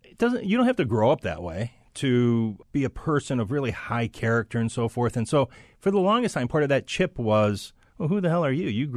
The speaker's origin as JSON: {"language": "English", "town": "Chicago", "region": "Illinois", "country": "United States", "tie": "born or raised there", "said": "My hometown."}